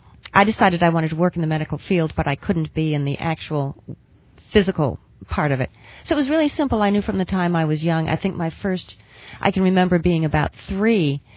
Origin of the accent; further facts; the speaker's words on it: West Hartford, Connecticut, United States; when I was growing up in West Hartford, Connecticut many years ago.